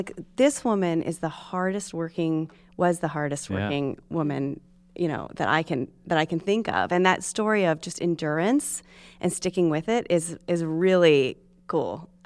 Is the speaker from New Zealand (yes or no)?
no; Peoria, Illinois, United States; I'm from Peoria, Illinois. Believe it or not.